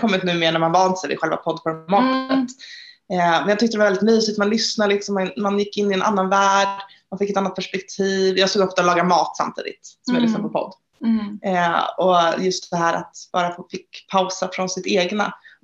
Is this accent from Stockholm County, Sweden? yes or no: yes; Stockholm County, Sweden; accent: Stockholm; now in Malmö, Sweden; Ja, ni hör kanske att jag pratar stockholmska. Nerflyttad till Malmö sedan 2014.